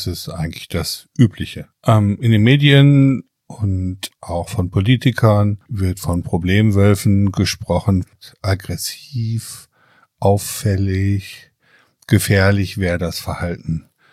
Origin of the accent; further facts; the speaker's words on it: North Rhine-Westphalia, Germany; Ich bin ja jetzt aus dem Ruhrgebiet und bei uns in Schermbeck oben, Kirchhellen, Bottrop-Kirchhellen, Schermbeck